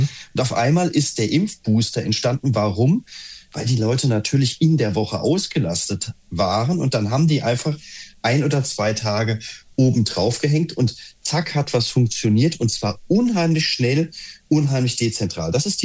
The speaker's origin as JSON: {"language": "German", "region": "Hesse", "country": "Germany", "lives_now": "Berlin, Germany", "said": "ich komme zwar aus Hessen, wie ihr beiden auch, wie die beiden Christians oder Tino und Christian auch, aber ich lebe heute in Berlin und ich lebe in Schöneberg."}